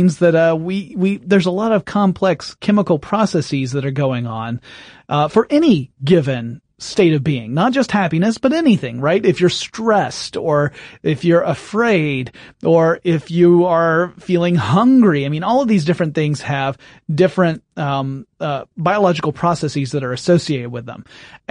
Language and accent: English; England, United Kingdom; I however, of course, being English, think it's just lucky to be happy.